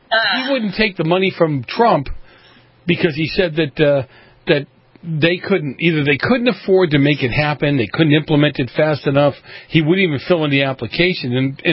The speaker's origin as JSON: {"language": "English", "town": "Boston", "region": "Massachusetts", "country": "United States", "tie": "born or raised there", "said": "where I grew up in Boston, we'd have that thing picked up and filled before"}